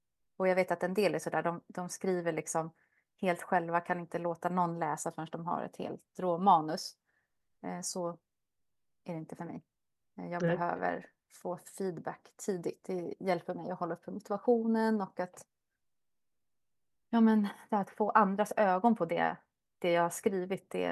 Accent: Stockholm, Stockholm County, Sweden; now in Östersund, Sweden; Jag är uppvuxen i Stockholm och bor sedan 3 år tillbaka drygt i Östersund med min familj, min fru och min 5-åriga son.

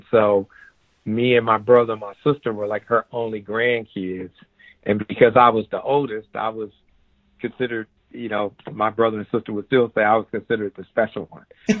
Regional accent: Pontiac, Michigan, United States; Growing up in Pontiac, Michigan, I basically went to the public school systems

